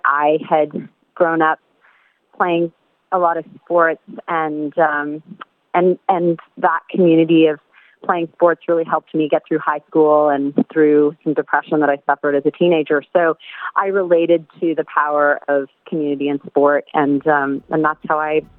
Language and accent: English; Toronto, Ontario, Canada; because I'm from Toronto in the south, the southern part of Canada